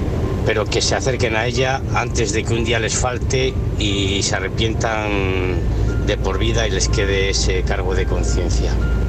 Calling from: León, Castile and León, Spain; de León y estoy trabajando camino de Lleida.

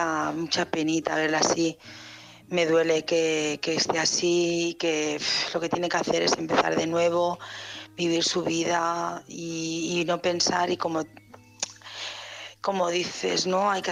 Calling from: Barcelona, Catalonia, Spain; Hola, buenas noches … de Barcelona

